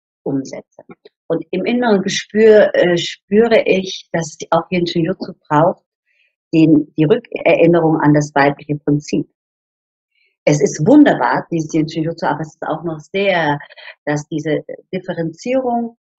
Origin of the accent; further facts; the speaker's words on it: East Germany, Germany; ich musste nicht darum kämpfen, ich bin aus der DDR.